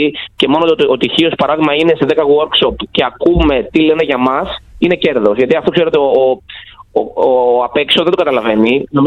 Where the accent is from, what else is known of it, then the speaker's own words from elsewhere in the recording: Chios, North Aegean, Greece; δεν το λέω επειδή είμαι χιώτης